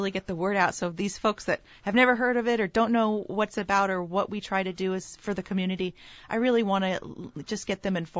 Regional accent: Scottsdale, Arizona, United States; I grew up in Scottsdale.

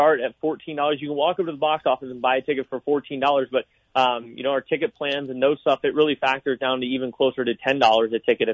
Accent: Philadelphia, Pennsylvania, United States; Originally from Philadelphia.

